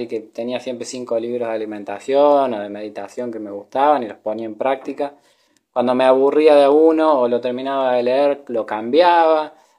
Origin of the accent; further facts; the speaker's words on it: San Francisco, Córdoba, Argentina; Soy de Argentina, tengo 33 años, soy de San Francisco, Córdoba, Argentina. Y bueno, y hace como 9 años que estoy viajando.